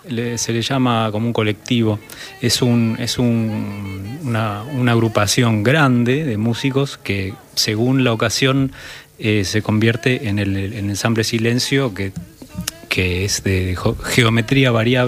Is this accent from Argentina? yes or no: yes; Martínez, Buenos Aires Province, Argentina; born there; yo nací en Zona Norte, nací en Martínez.